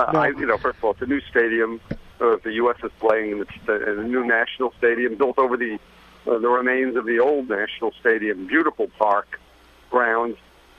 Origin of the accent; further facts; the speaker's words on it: United States; not necessarily that I'm an American.